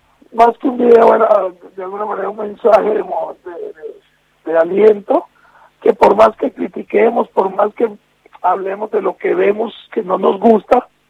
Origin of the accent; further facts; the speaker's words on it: Colombia; no dejo de ser colombiano por eso, y no dejo de amar a mi país, y no dejo de sentirme orgulloso de ser colombiano, a pesar del estigma, pero soy feliz siendo colombiano y eso no lo voy a cambiar nunca.